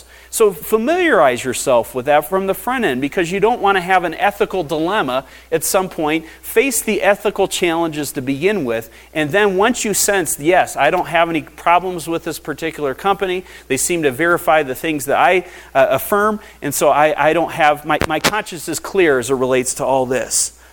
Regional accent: Sault Ste. Marie, Michigan, United States; I grew up in Sault Ste. Marie, Michigan, or at least I was born there for the first 5 years of my life, and that's in the Upper Peninsula of Michigan, right along the Canadian border.

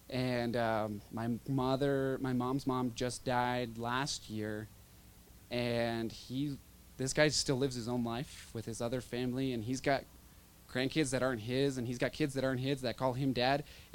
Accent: United States; I was growing up in the United States full of shame.

